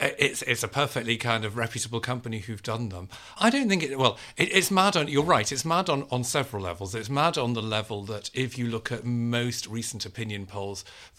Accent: Liverpool, North West England, United Kingdom; I was brought up Catholic in Liverpool, which is a very Catholic place.

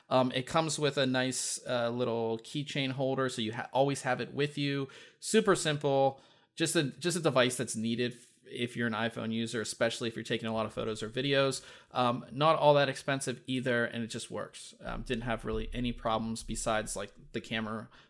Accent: Pittsburgh, Pennsylvania, United States; This one is black and gold, which I'm from Pittsburgh

